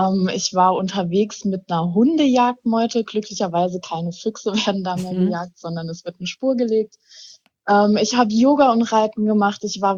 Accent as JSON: {"language": "German", "region": "Saarland", "country": "Germany", "said": "ich komme aus dem Saarland."}